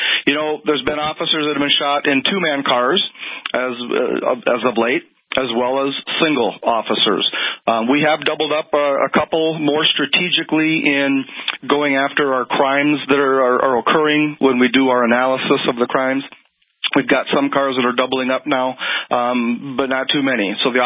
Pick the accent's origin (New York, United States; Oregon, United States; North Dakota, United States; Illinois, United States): North Dakota, United States; Bismarck; being born and raised in Bismarck, we've got a great community, just like Fargo does